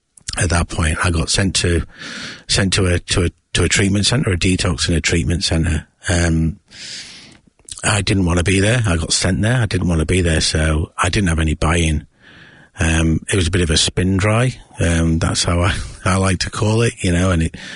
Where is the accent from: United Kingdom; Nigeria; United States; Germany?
United Kingdom; Yorkshire and the Humber; Growing up in South Yorkshire in England, you know, very much a pub culture.